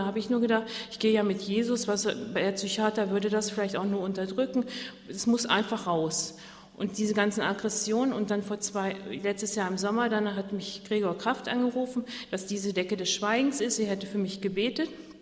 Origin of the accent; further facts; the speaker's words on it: Zorge, Lower Saxony, Germany; ich komme aus Zorge im Harz. Und ich bin 20 Jahre nach dem Krieg geboren